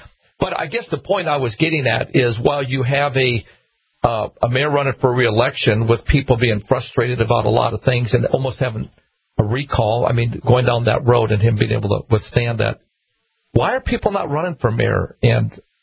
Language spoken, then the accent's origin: English; Washburn, United States; I grew up in Washburn, and I served on the council as a young guy there.